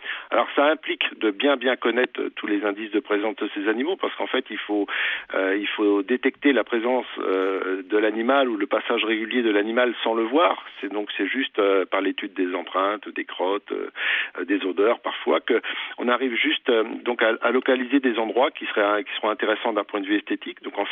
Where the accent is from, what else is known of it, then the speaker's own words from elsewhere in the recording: Pays de la Loire, France; je venais de la Sarthe et en bon sartois, je ne connaissais pas la Mayenne.